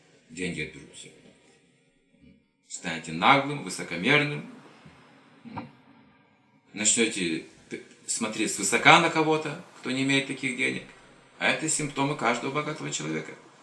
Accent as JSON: {"language": "Russian", "country": "Kazakhstan", "said": "Давайте разберемся с собой, кто же я на самом деле, серьезным образом. Я казах."}